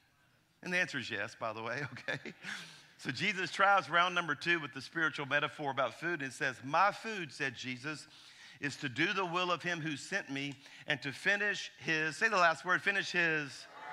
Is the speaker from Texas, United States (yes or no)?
no; Louisiana, United States; I'm from Louisiana, okay? So I see humor in Scripture, too